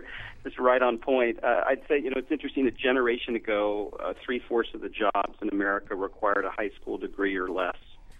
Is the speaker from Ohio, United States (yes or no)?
yes; Cincinnati, Ohio, United States; When I was last in Ohio, I'm actually from Cincinnati, and I called the governor's office